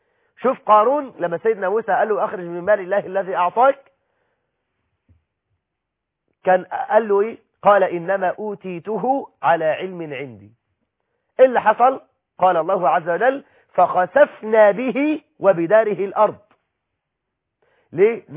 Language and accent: Arabic; Egypt; احنا عندنا في مصر